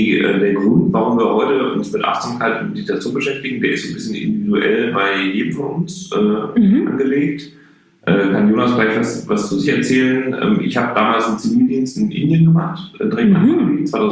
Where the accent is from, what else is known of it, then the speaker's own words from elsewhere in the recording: Dortmund, North Rhine-Westphalia, Germany; Also wir kommen beide gebürtig aus dem tiefsten Ruhrgebiet, aus Dortmund. Kennen uns da auch schon seit Kindertagen